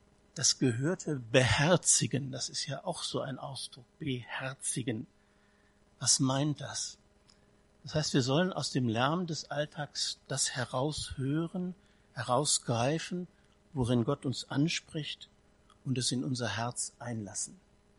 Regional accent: North Rhine-Westphalia, Germany; In meiner Heimat, wo ich herkomme, im Ruhrgebiet, würden sie es ähnlich machen, auf andere Weise.

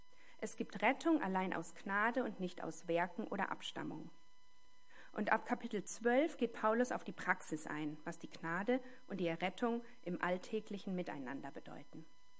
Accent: Baden-Württemberg, Germany; also born or lived in North Rhine-Westphalia; jetzt schon 42 Jahre alt, bin immer noch verheiratet, habe 2 Kinder. Ich wurde in Nordrhein-Westfalen geboren und bin in Baden-Württemberg aufgewachsen.

